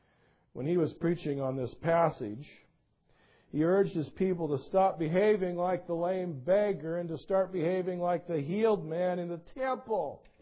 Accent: Washington, United States; I'm from Eastern Washington. Don't forget that.

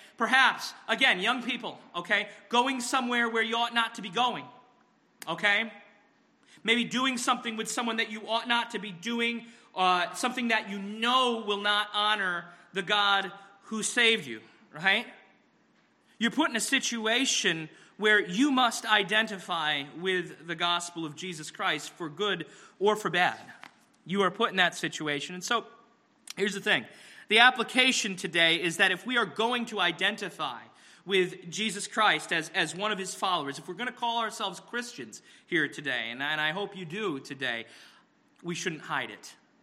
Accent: Glastonbury, Connecticut, United States; It actually reminds me of where I grew up in Glastonbury.

